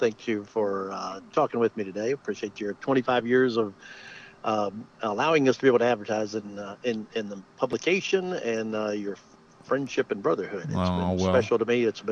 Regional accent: Hendersonville, North Carolina, United States; the western part of the state. You know, we used to consider that to be the other end of I-26. So, So born and raised in Hendersonville.

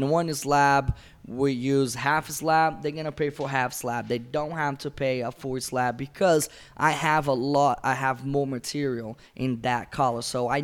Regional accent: Massachusetts, United States; now in South Carolina, United States; Originally, we are from Brazil, and all my family, we grew up in Massachusetts, and we moved here to South Carolina.

